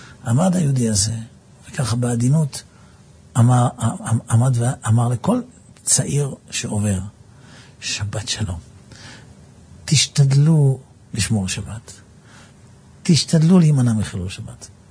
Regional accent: Netanya, Central District, Israel; אני גדלתי בנתניה. היינו משפחה, נאמר, המשפחה החרדית היחידה בבניין זה ודאי, אחת משתי משפחות שומרות שבת.

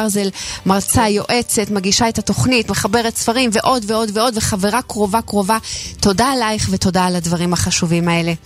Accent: Bnei Brak, Tel Aviv District, Israel; אני דוסית, גדלתי בבני ברק ולמדתי בסמינרים הכי חרדיים

